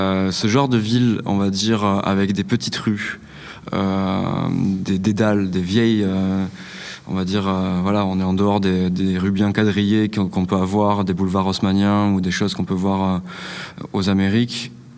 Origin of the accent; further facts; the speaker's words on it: Occitanie, France; je suis français, du sud-ouest de la France, donc musique occitane. J'ai grandi avec des gens de plein de communautés différentes, du pourtour méditerranéen